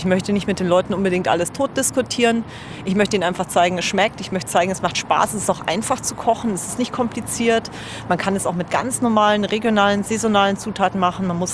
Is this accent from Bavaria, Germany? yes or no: yes; Bavaria, Germany; born or raised there; also born or lived in Austria; now in Berlin, Germany